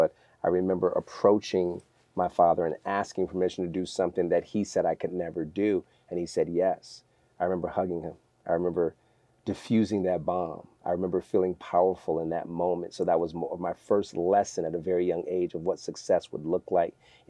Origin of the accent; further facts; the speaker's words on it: Bridgeport, Connecticut, United States; also born or lived in Stamford; I was born in Stamford, Connecticut. My folks moved to Bridgeport.